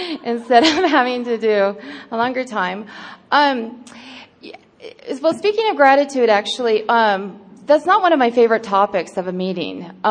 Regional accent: Washougal, Washington, United States; I'm an alcoholic. I'm from Washougal, Washington.

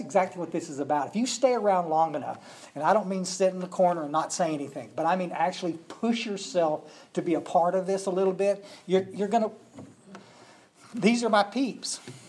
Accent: Texas, United States; also born or lived in Odessa, Texas; I was born out in Odessa, Texas, oil fields. My father was a printer out there

